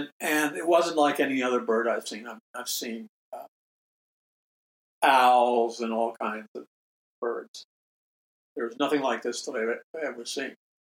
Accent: New York City, New York, United States; I mean, I grew up in New York City. The only thing there were stupid pigeons.

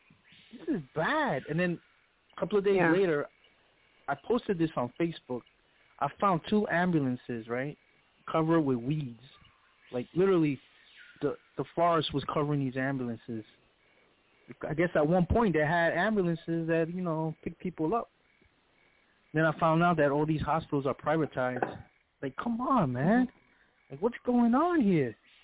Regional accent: New York City, New York, United States; So, I was raised in East New York. I'm from the hood here in Washington Heights.

